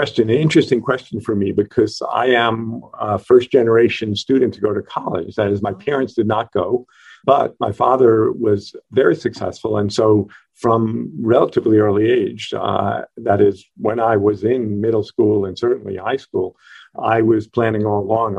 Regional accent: New York City, New York, United States; So I grew up in New York City, primarily in Queens

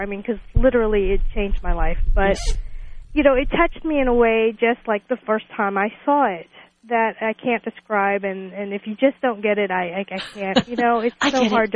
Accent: Texas, United States; born there; I was born in Texas.

